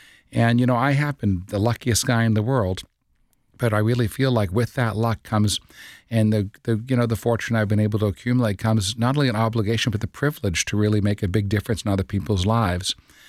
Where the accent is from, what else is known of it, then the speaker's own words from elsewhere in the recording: Massachusetts, United States; I mean, I grew up in Massachusetts, middle class. We were very comfortable.